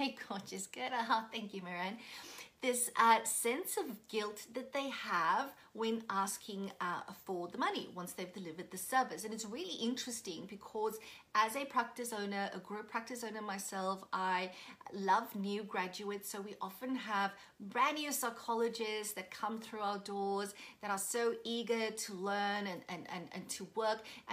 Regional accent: Port Elizabeth, Eastern Cape, South Africa; now in Brisbane, Australia; It is reminding me just a tad bit of my hometown of Port Elizabeth, where I come from

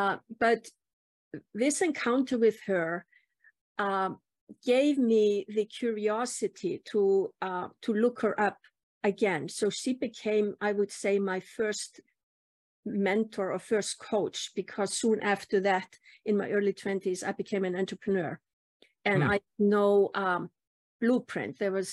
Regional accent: Iceland; And this was in Iceland, in my home country.

